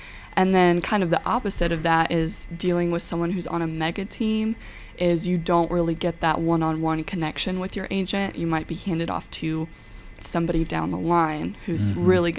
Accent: Atlanta, Georgia, United States; And I am also born and raised in Georgia, from Metro Atlanta originally, and I went to school at UGA

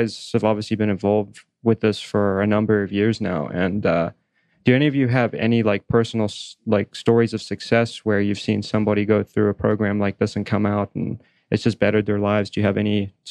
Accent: South Africa; moved away; originally, I'm from South Africa

